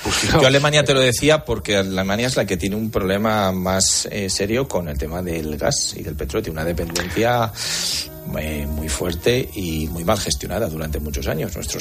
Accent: Spain; Como españoles

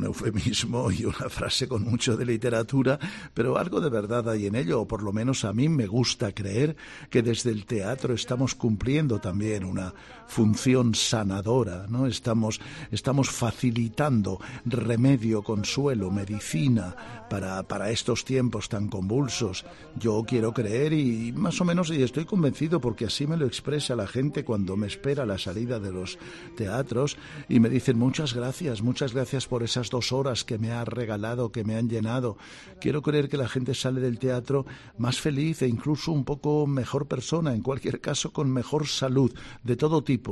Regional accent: Mollet del Vallès, Catalonia, Spain; Llegábamos al teatro del centro parroquial de Mollet. Estamos hablando de los 8 o 9 años míos.

